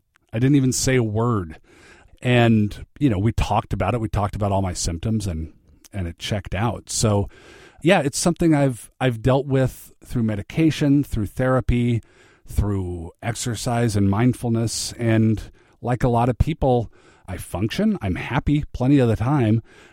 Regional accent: Federal Way, Washington, United States; I have dealt with depression since about the eighth grade, growing up in Federal Way, Washington.

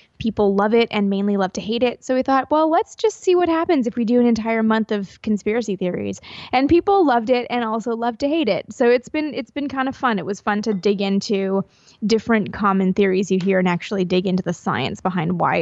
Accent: Canada; I am from Canada, where not everybody and their grandfather works for

